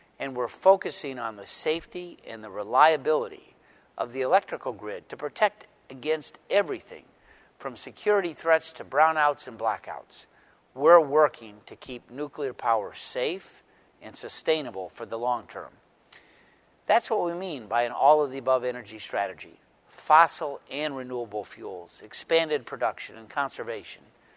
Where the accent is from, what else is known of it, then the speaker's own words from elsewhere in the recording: Michigan, United States; Schools, churches, hospitals, manufacturing plants in my home state of Michigan and around the country